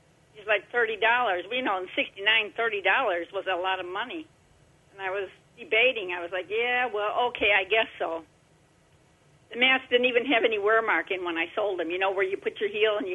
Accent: Chicago, Illinois, United States; now in Portage, United States; Actually, we've been in Portage now 28 years. I'm from Chicago, so the weather is the same.

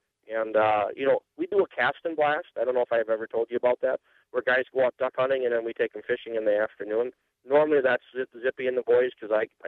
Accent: Wisconsin, United States; I mean, I come from Wisconsin. I used to fish Green Bay and Winnebago.

